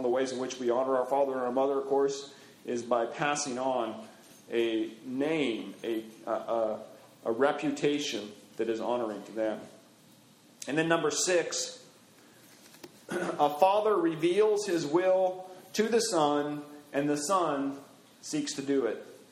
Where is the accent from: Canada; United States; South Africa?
United States; Juneau, Alaska; I remember when I was growing up in Juneau, Alaska was a small town. We had about 18 to 20,000 people or so that lived in the community.